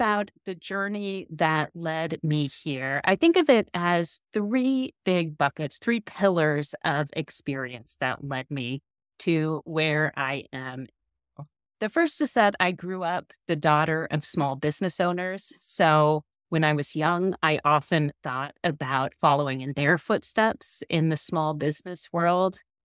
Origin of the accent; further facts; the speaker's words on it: Omaha, Nebraska, United States; I grew up in Omaha, Nebraska, and my dad ran a family business that was started by my great-grandfather.